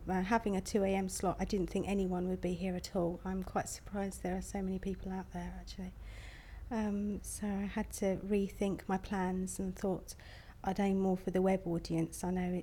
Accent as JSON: {"language": "English", "town": "Ewell", "region": "South East England", "country": "United Kingdom", "said": "I'm 40 and I'm from Ewell in Surrey."}